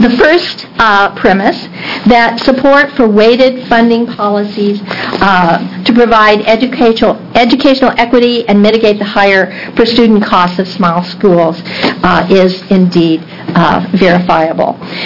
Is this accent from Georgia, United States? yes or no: no; Toledo, Oregon, United States; I'm from Toledo, Oregon.